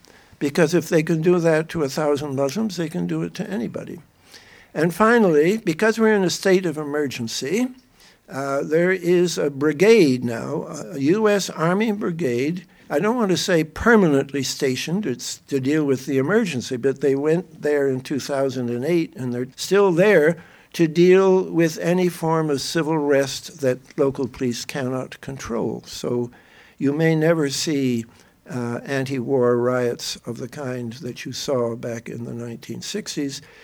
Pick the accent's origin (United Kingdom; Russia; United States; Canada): Canada; But I personally, as a Canadian, I feel I've been surveilled for quite some time by this government